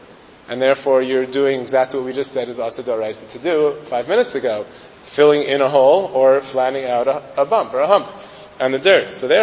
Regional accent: Brooklyn, New York, United States; and I come from Brooklyn, so even our backyards are made out of cement.

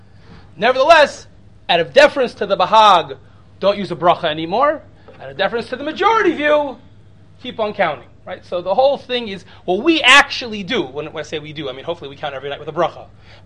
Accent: Cincinnati, Ohio, United States; especially as a kid growing up in Cincinnati, Ohio.

